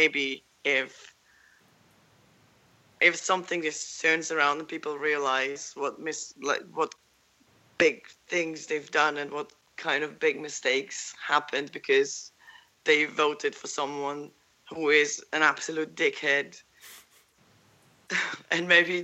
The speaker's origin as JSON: {"language": "English", "country": "Germany", "moved": "yes", "lives_now": "United Kingdom", "said": "I myself, I'm from Germany. I've only been living in the UK for 2 years"}